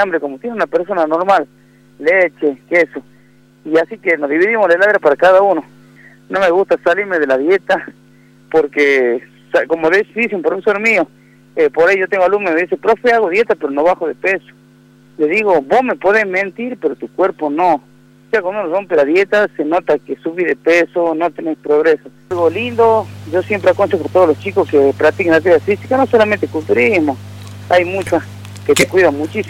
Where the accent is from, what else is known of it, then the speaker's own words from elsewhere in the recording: Salta, Argentina; Soy el primer salteño que gana 3 veces consecutivas y más de una zona de acá, de parte de San Martín.